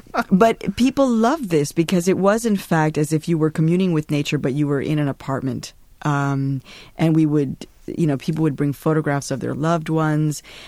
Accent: Chicago, Illinois, United States; now in New York, United States; And I had been growing up in Chicago, so there never really was a place for me to go.

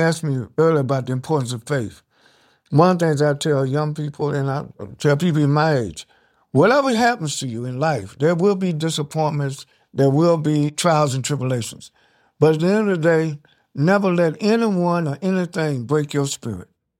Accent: North Carolina, United States; As a teenager, I was a youth coordinator for the Southern Christian Leadership Conference in my home state of North Carolina. I was 14, 15 years old.

